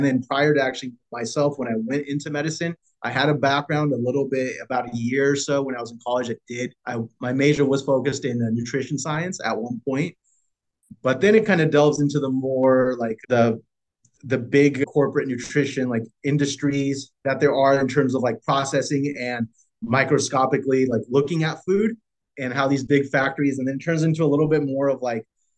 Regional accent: Fresno, California, United States; But I mean, growing up in Fresno, there's a few nice restaurants.

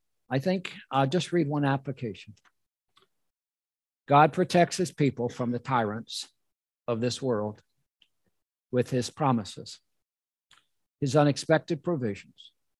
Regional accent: Elmer, New Jersey, United States; born there; I was born in Elmer, New Jersey. Not the end of the world, but you can see it from there.

